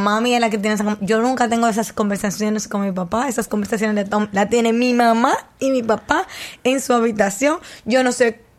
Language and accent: Spanish; United States; Él mangó su visa, yo soy americana, él no es nada.